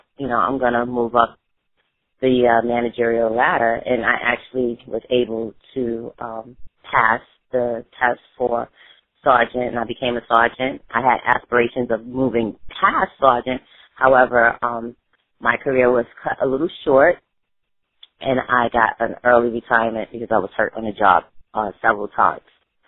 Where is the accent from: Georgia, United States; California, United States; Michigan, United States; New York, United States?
New York, United States; New York City; And, you know, growing up in East New York, now, you know, from East New York to Bushwick, if you have a car, it's nothing.